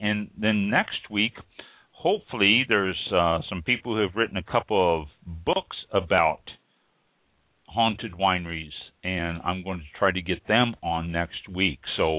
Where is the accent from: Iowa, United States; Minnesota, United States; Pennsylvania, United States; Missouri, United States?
Missouri, United States; Kansas City; Smithville, Missouri is north of Kansas City, Missouri. I grew up in Kansas City, Missouri. My sisters both still live there.